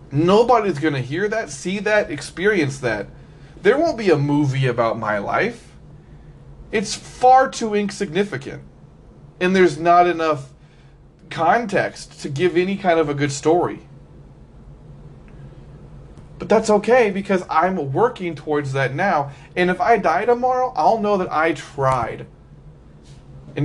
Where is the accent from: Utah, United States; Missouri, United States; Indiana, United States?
Missouri, United States; Liberty; I grew up in Liberty, a little suburb of Kansas City.